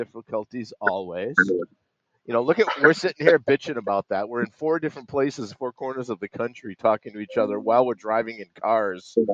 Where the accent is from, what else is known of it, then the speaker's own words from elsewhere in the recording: Boston, Massachusetts, United States; I've been through a lot of hurricanes growing up in Boston.